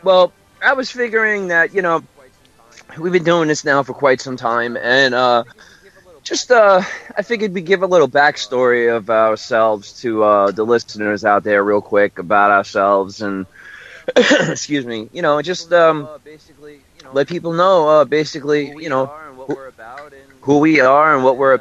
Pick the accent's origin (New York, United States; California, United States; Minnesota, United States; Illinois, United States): New York, United States; Ozone Park; born there; actually from the town where I was born. I was born in Ozone Park, New York.